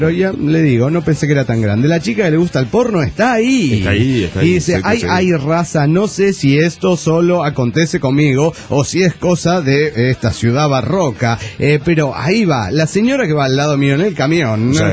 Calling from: Salt Lake City, Utah, United States; de Salt Lake City, Utah.

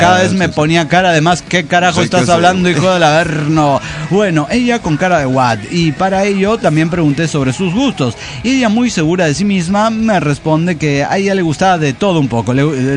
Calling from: Aguascalientes, Mexico; Les saluda nuevamente … desde Aguascalientes, México.

